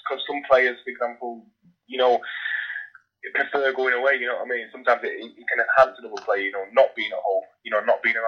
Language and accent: English; Blackpool, North West England, United Kingdom; but growing up in Blackpool, I was there for 3 years. It was quite fun, you know what I mean?